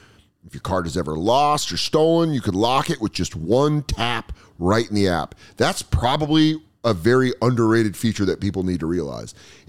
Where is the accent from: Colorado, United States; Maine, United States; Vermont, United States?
Colorado, United States; also born or lived in Arizona; I lived in Arizona. I grew up in Colorado where, like